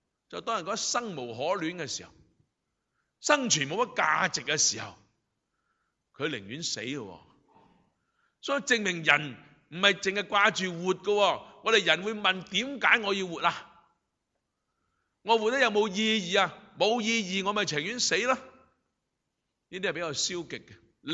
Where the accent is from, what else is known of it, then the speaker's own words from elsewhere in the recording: China; 是我们中国很喜欢讲仁义道德